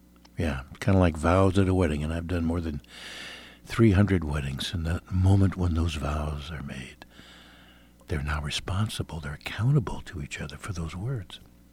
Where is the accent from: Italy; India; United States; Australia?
United States; Brooklyn, New York; I was born in New York, lived in Brooklyn my first 9 years.